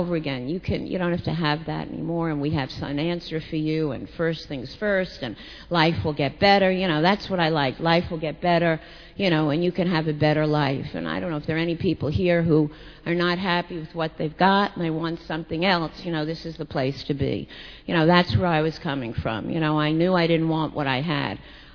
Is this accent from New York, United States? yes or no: yes; New York City, New York, United States; moved away; I grew up here in New York City